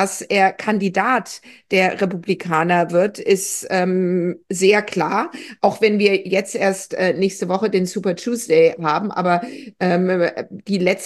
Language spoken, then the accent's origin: German; Stuttgart, Baden-Württemberg, Germany; Ich bin in Stuttgart groß geworden, in den 70er und 80er Jahren.